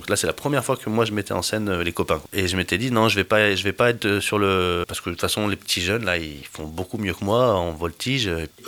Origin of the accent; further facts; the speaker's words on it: La Grand-Combe, Occitanie, France; je suis coordinateur d'un festival dans mon bled, là-bas, à la Grand Combe.